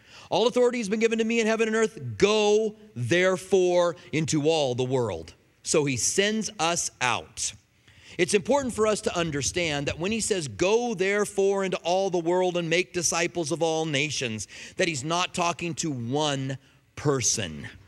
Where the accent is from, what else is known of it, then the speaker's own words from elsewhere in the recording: Albuquerque, New Mexico, United States; now in Tucson, United States; I grew up in Albuquerque. I didn't care about palm trees. I came to Tucson because I felt a call.